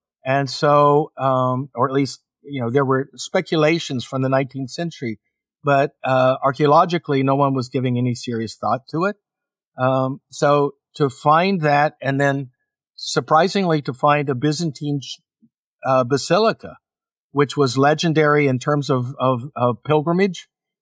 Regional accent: Oklahoma, United States; And I grew up in Oklahoma.

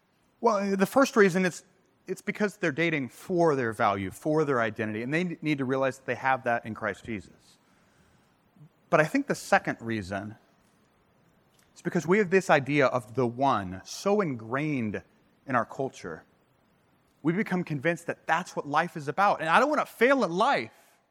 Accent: St. Louis, Missouri, United States; I'd already seen four different people that I knew from either Concordia, Nebraska, or from growing up in St. Louis.

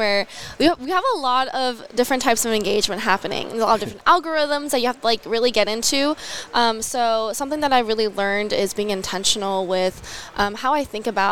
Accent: California, United States; Being a Californian girl that's a Lutheran, I think that it's definitely a smaller space.

